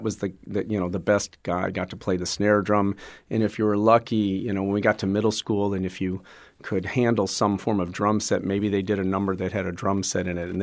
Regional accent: Buffalo, New York, United States; I grew up in Buffalo, New York, and while I was the oldest of four, I was in a neighborhood of kids who were 5 to 7 years older than me.

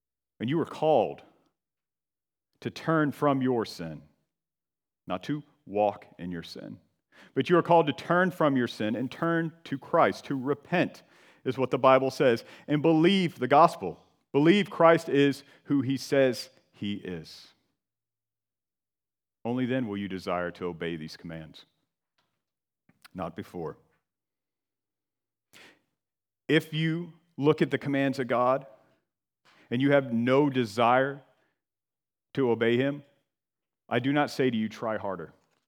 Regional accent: Georgia, United States; It's kind of like when I would go driving in my home state of Georgia and over in Alabama with my granddad when I was a kid.

